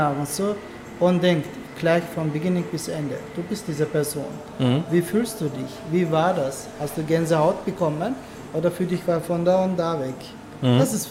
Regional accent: Turkey; also born or lived in Germany; now in Vienna, Austria; Ich bin in Deutschland geboren, in der Türkei aufgewachsen und jetzt lebe ich in Wien.

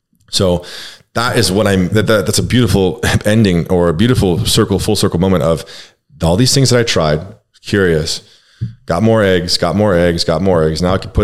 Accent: California, United States; Dare I say, I'm from California, so love is love.

